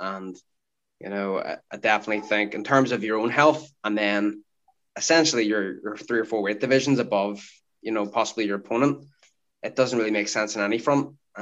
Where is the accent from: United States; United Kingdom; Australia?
United Kingdom; Belfast, Northern Ireland; I got another world titles opportunity to fight in Belfast, in my hometown.